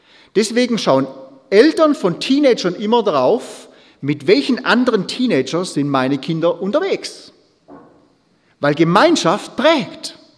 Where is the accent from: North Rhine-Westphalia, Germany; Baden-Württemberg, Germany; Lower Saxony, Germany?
Baden-Württemberg, Germany; Ich komme ja aus Hohenlohe. Das ist ja alles Weinberge bei uns